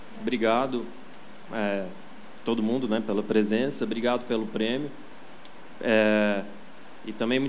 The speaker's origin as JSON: {"language": "Portuguese", "town": "Araguari", "region": "Minas Gerais", "country": "Brazil", "tie": "born or raised there", "also_born_or_lived": "Goiânia", "said": "Eu falo, eu sou de Araguari. Eu ter nascido em Goiânia foi um erro de percurso. E eu tenho muito orgulho de ter nascido em Araguari."}